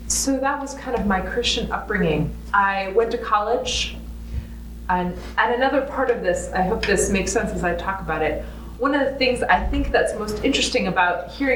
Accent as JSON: {"language": "English", "town": "New York City", "region": "New York", "country": "United States", "tie": "born or raised there", "said": "I was raised in New York City, in a really liberal inner city Lutheran church"}